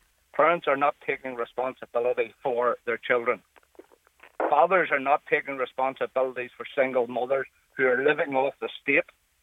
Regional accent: Belfast, Northern Ireland, United Kingdom; I grew up in West Belfast, one of nine children of a Protestant family.

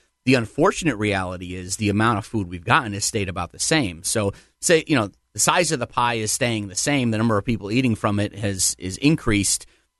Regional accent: New Britain, Connecticut, United States; I'm from New Britain. I live in West Hartford.

